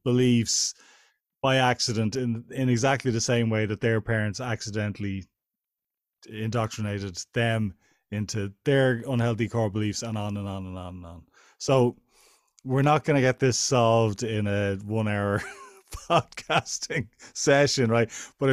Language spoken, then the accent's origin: English; Ireland; born there; I was raised Catholic because I was born in Ireland at a certain time, and all of my family were Catholic